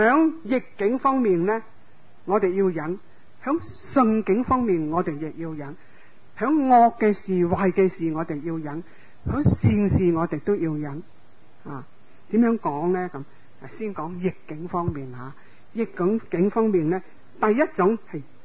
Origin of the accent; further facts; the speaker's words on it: Hong Kong; 唔系我哋香港人，尤其是唔系美国人可以做得到